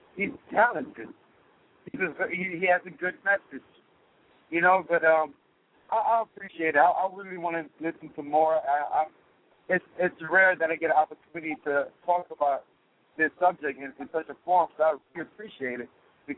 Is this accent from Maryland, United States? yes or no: no; Brooklyn, New York, United States; I'm Haitian. So I came from Brooklyn.